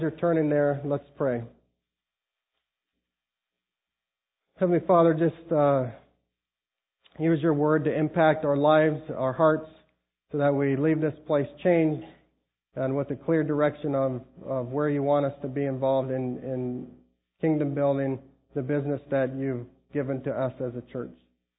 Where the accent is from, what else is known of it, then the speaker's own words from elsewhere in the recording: Liberia; as I grew up in Liberia